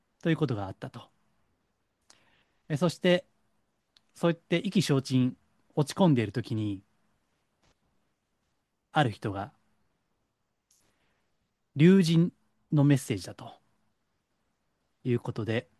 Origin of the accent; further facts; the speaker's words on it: Kansai, Japan; よく私も、まあ、関西出身なんでね、子供の時にそういった、子供の時からありましたね。